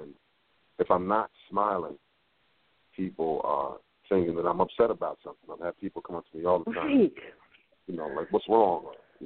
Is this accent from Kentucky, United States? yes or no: no; New York, United States; But I'm also from New York, so it's my I feel like we get misjudged sometimes.